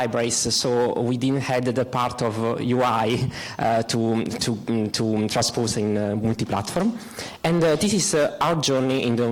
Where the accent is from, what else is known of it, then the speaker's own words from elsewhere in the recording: Southern Italy, Italy; English is a second language; And it's a very pleasure to be here with you. We come from Italy. We come from a small company in the southern Italy.